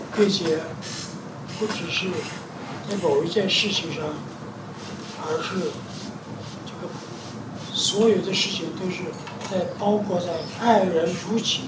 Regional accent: China; 实际上你有时候看到我们中国人画画

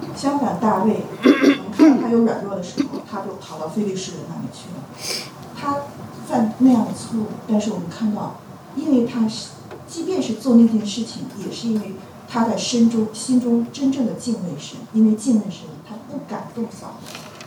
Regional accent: Ontario, Canada; 我大概非常快的讲一下啊，就是我是从加拿大来，加拿大当时住在安大略省。

